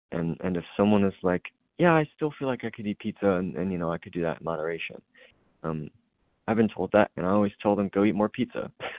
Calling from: Kentucky, United States; I'm from Kentucky.

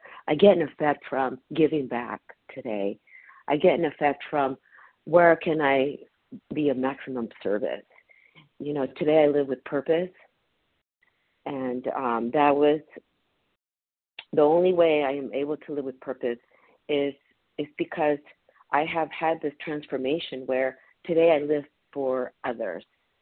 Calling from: California, United States; I'm calling from California.

